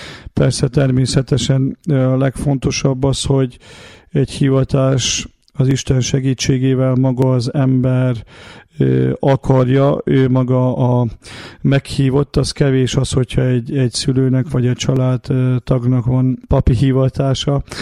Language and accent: Hungarian; Ditrău, Harghita, Romania; én származok a legközelebbről, tehát ugye határon túlról, Gyergyó Szent Miklós mellett az egyik faluból, Gyergyó Ditróból. Ma is közel ilyen 5000 főt számláló település.